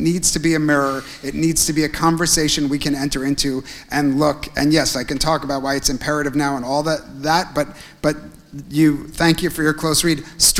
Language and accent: English; United States; now in Israel; He was Australian, I'm American.